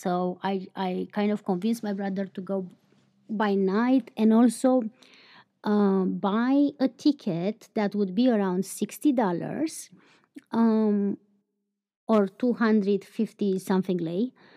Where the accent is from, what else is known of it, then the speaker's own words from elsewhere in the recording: Romania; English is a second language; I barely talk about my country. And since most of you listeners are from outside of my country, why not introduce you my home country for a little bit more?